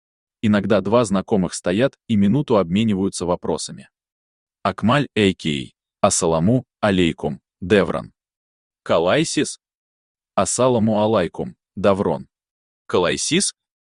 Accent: Uzbekistan; now in Russia; Я узбек, живу в России, преподаю и пишу учебники.

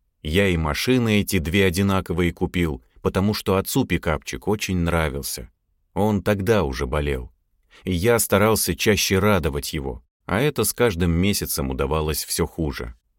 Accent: Tver Oblast, Russia; Родом я из Тверской области, из тех мест, где между деревнями десятки километров лесов и болот. А до ближайшего приличного магазина часа 1,5-2 на автобусе, если повезет его дождаться.

